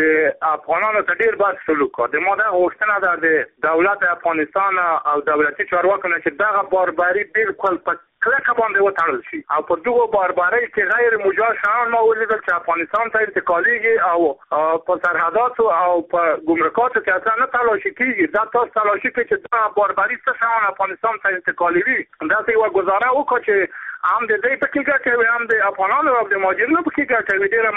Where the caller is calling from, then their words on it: Isfahan, Iran; ده ایران ده اصفهان څخه خبرې کوم